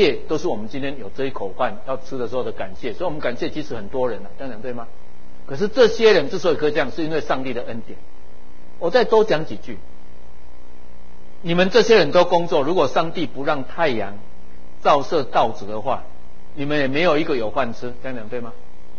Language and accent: Chinese; Taiwan; 所以我觉得对我们台湾人来讲，那个是我们，那个我们是一个挑战